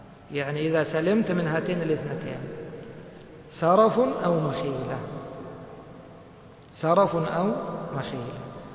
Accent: Egypt; كلهم يلبس القلنصوة كما عندنا في مصر مشهور هذا

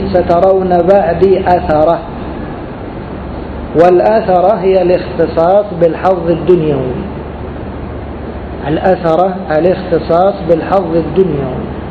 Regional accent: Egypt; فنحن هنا في بلادنا مصر لنا إمام وحاكم، ونحن في جماعته

